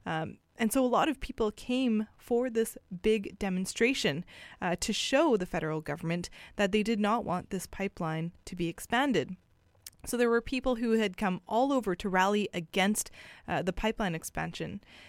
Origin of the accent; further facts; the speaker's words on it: British Columbia, Canada; And I'm from the Northwest. Prince Rupert is at the very end of the Highway of Tears.